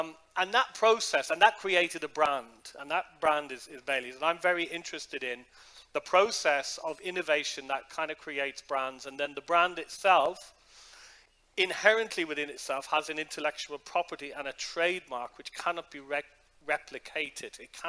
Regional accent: Ireland; now in London, United Kingdom; So I'm originally from Ireland, but I live and work in London

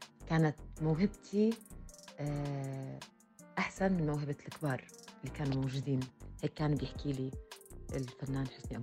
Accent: Jordan; عندنا بالأردن يمكن يكون في رسام ويمكن ما يكون.

